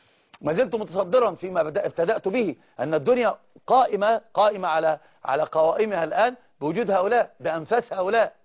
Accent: Egypt; العام عندنا في مصر حفظها الله ورعاها

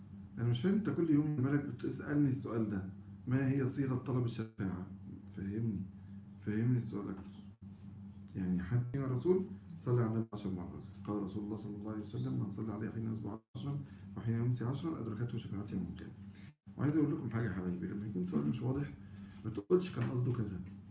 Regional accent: United Arab Emirates; born there; وأنا بالمناسبة من مواليد الإمارات،

